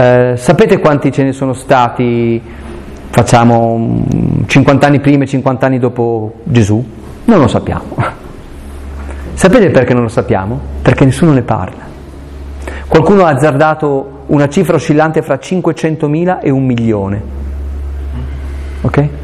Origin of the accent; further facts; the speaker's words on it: Aosta, Aosta Valley, Italy; Anselmo nasce nel 1033, muore nel 1109, grandissimo teologo erudito, era nato nel mio paese, non so se notate.